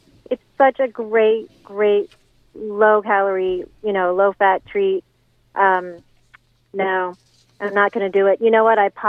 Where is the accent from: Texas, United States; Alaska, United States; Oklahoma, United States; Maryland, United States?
Maryland, United States; Old Bay seasoning, that's a great idea. I'm from Maryland. We put that on everything.